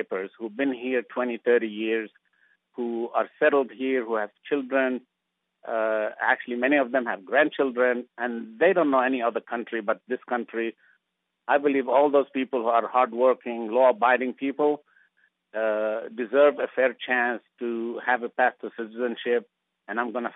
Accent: United States; And I think, as an American, I would like to put our country first.

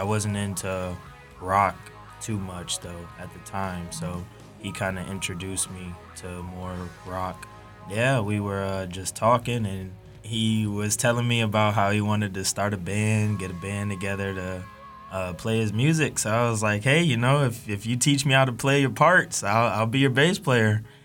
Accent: Grand Rapids, Michigan, United States; moved away as an adult; now in Texas, United States; I came down here and I'm from Michigan, Grand Rapids. So I moved down here in 2017 to go to A&M as well for computer science.

